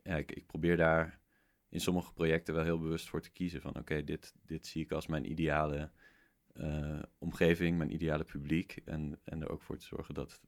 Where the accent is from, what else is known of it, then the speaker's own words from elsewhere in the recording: Netherlands; om daar sowieso als Nederlander naartoe